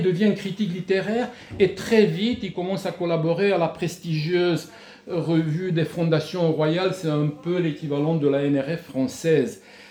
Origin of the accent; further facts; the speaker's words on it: Romania; French is a second language; Nous ne sommes pas comme les autres. Non, nous sommes des Roumains, nous parlons la langue de Dante, nous parlons bon, très bien.